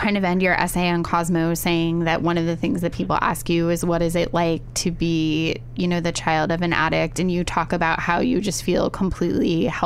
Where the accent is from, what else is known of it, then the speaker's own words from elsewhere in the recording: Findlay, Ohio, United States; Yeah. That? Northwest Ohio in Findlay.